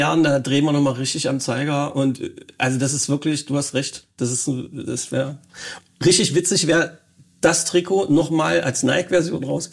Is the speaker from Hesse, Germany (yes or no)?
no; North Rhine-Westphalia, Germany; Ich komme aus dem Ruhrgebiet, das ist nicht meine Sprache.